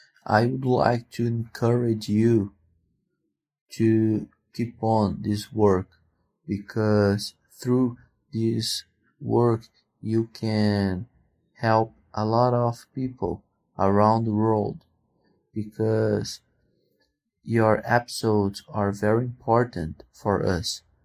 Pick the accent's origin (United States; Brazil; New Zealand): Brazil; English is a second language; I'm from Brazil. I'm 26 years old and I have studied English for 2 years.